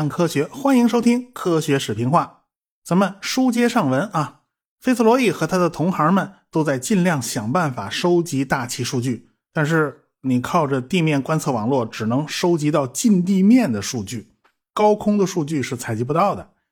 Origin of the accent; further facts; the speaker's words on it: China; 华氏度这个温标系统啊，我们中国人几乎是用不着啊